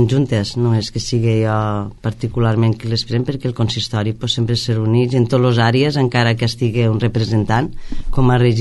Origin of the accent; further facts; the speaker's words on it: Amposta, Catalonia, Spain; born there; now in Roquetes, Spain; Soc nascuda a Amposta, però, vamos, porto 30 anys aquí al poble i me considero ja roquetera.